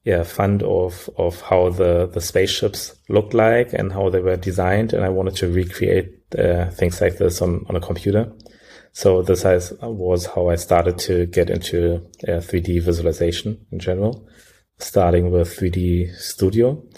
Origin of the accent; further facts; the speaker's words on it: Berlin, Germany; also born or lived in Sierra Leone; I was born particularly in Sierra Leone. So this is where I spent the first 5 years of my life before we migrated to Germany. And since we are in Germany, I grew up most of the time in Berlin. I studied in Berlin